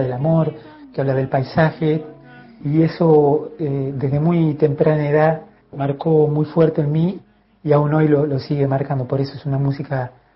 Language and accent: Spanish; Concarán, San Luis, Argentina; Mi pueblo Concarán fue un pueblo tranquilo, con una infancia de mucha bicicleta, de la escuela al club o al campo a jugar todo el día